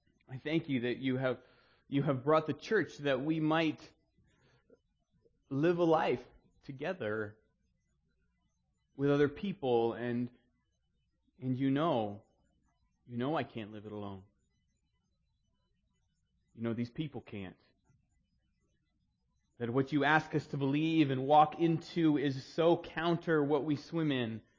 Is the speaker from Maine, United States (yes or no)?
yes; Maine, United States; I grew up in Maine. And when it was a nice day outside, when the sun was shining, everybody was in a good mood.